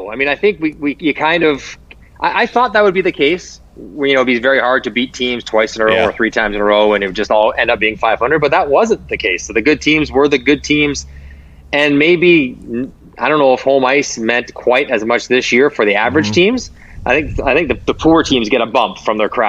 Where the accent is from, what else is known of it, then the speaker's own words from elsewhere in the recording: Toronto, Ontario, Canada; I played for Toronto, and I played for Montreal, and I'm from Toronto.